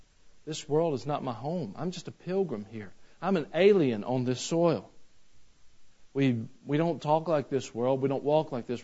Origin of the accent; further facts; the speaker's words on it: the South, United States; At least I'm from the South.